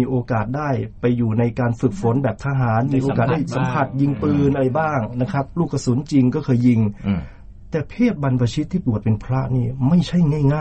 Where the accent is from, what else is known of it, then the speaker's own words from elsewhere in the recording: Nong Khai, Thailand; also born or lived in Udon Thani; now in Bangkok, Thailand; ผมเกิดที่จังหวัดอุดรแล้วก็ไป ไปโตที่จังหวัดหนองคายแล้วมีโอกาสมาเรียนหนังสือที่จังหวัดอุดรและที่กรุงเทพแล้วมีครอบครัวอยู่ที่กรุงเทพ